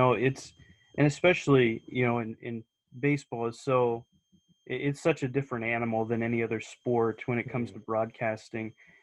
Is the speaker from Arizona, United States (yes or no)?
no; Bloomfield, Iowa, United States; But I went to high school in Southern Iowa. So I grew up in Bloomfield, Iowa.